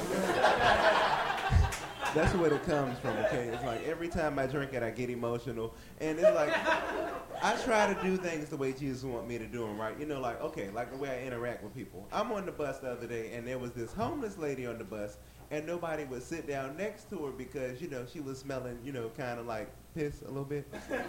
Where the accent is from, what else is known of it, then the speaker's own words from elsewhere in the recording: North Carolina, United States; Because I'm from North Carolina, we have homeless people there